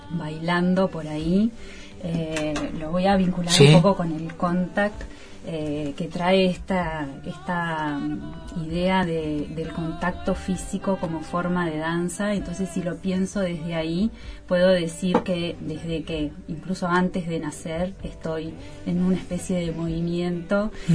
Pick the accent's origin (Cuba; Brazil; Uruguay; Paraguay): Uruguay; Salto; yo crecí en Salto, en lugares muy abiertos, incluso un año viví en el campo también con un espacio súper, súper abierto, con horizontes muy, muy lejanos.